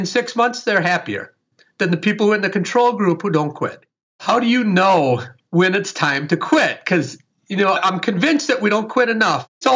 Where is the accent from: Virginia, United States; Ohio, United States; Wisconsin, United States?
Wisconsin, United States; Where I was raised in Wisconsin, Vince Lombardi famously said, winners never quit and quitters never win.